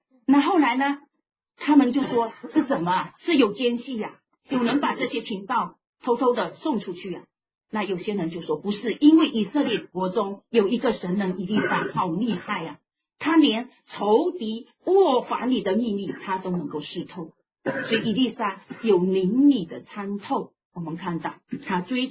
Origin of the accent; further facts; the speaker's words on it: Hong Kong; 所以真的，我们香港人特别的夸张